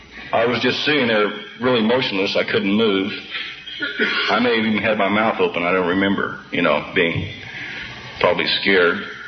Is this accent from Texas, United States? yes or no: no; Missouri, United States; born there; also born or lived in Japan / Germany / France / Hawaii; I was born in Missouri, and I was brought up as a service brat. My father was a career man in the Air Force. I went to school in Japan, Germany, France, and Hawaii.